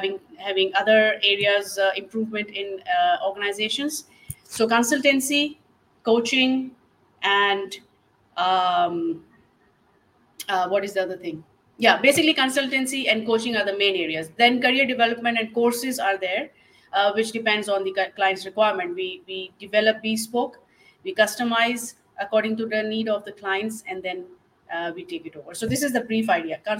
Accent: Pakistan; English is a second language; moved away as an adult; now in Ghana; I am from Pakistan, and I've been living in Ghana since last 10 years. So I would say I'm a Ghanaian as well. So now this is my homeland.

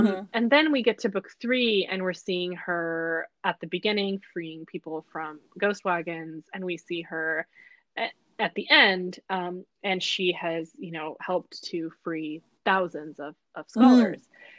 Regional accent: Pakistan; I am Pakistani, like I said. You know, Pakistan used to be part of India.

